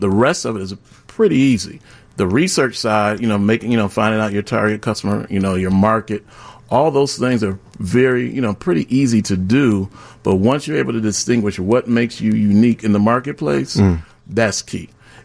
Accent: Waukegan, Illinois, United States; So I grew up in Waukegan, Illinois.

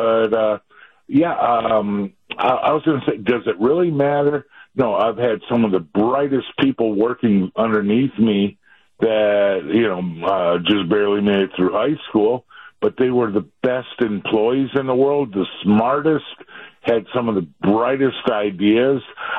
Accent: Horicon, Wisconsin, United States; And I'm not a Connie. … from Horicon.

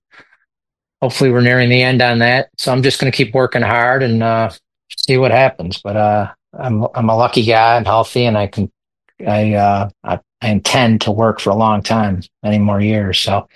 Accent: Chicago, Illinois, United States; I grew up in Beverly and we didn't hear gunshots like ever.

